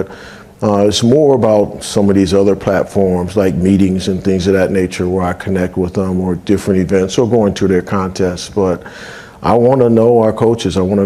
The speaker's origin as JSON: {"language": "English", "town": "Cleveland", "region": "Ohio", "country": "United States", "said": "The fact that I am from Ohio and Cleveland, and I was hopeful when I came here that this would be my last job and I would end my career in the state that I love."}